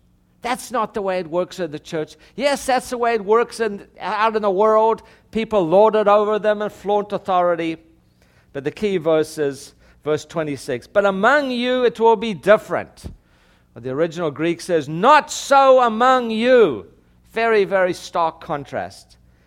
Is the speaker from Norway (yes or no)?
no; South Africa; I grew up in South Africa. In South Africa, we didn't have slavery.